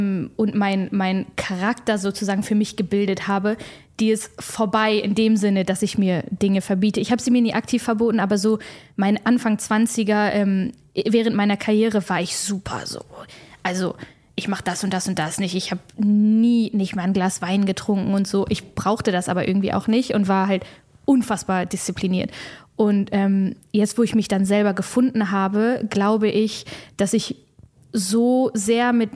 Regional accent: Bremen, Germany; Aber ich glaube, keine Stadt gibt mir so ein Gefühl wie Bremen, wo ich aufgewachsen bin.

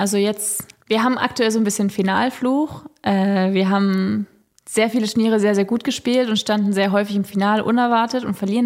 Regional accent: Ettlingen, Baden-Württemberg, Germany; Ich liebe auch meine Heimat. Also wenn ich durch Ettlingen laufe und dann sehe ich die Altstadt, dann ist einfach so ein Durchatmen und Ankommen.

